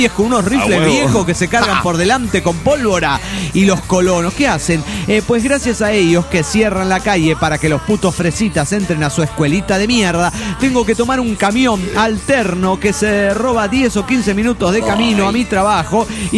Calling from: San Antonio, Texas, United States

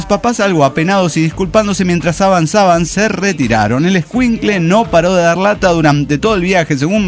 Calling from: Ensenada, Baja California, Mexico; de Ensenada, Baja California.

